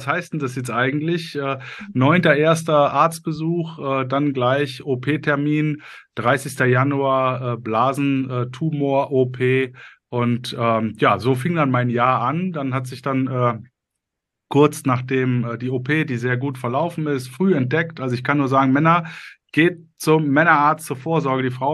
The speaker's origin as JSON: {"language": "German", "town": "Cologne", "region": "North Rhine-Westphalia", "country": "Germany", "said": "ich habe das Buch veröffentlicht als Kölsche Jung"}